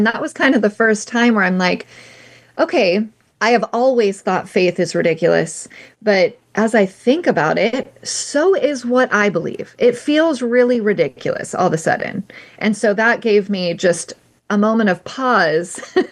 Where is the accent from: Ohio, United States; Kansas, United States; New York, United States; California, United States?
California, United States; I grew up in California. You can live your whole life in California and maybe never even hear of God.